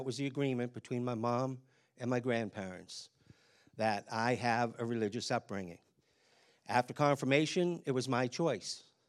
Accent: Boston, Massachusetts, United States; born there; In 1955, I was born in Boston to the father of a first-generation American-Italian.

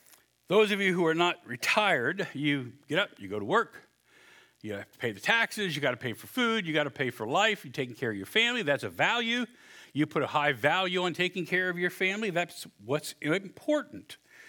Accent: United States; As an American value, I think all of us as Americans have a value of freedom.

